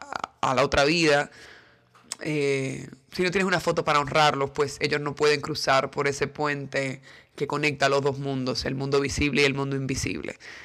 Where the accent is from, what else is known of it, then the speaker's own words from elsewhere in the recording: Dominican Republic; born there; yo nací en República Dominicana, pero toda mi historia, todos mis ancestros, todo lo que soy viene del Medio Oriente y de Europa.